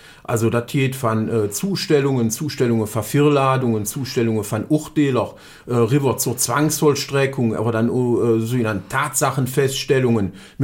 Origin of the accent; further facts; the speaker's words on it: Rhineland, Germany; Ich bin 41 Jahre alt und ich stamme aus Rheinland.